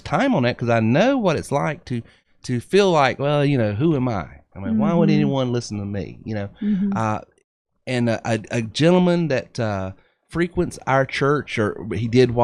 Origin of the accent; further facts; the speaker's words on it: North Carolina, United States; Growing up in Western North Carolina, my mother worked in the court system.